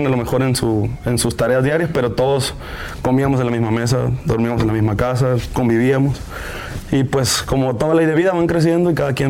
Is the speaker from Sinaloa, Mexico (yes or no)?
yes; Los Mochis, Sinaloa, Mexico; born there; Yo nací en Los Mochis, Sinaloa. Nacido.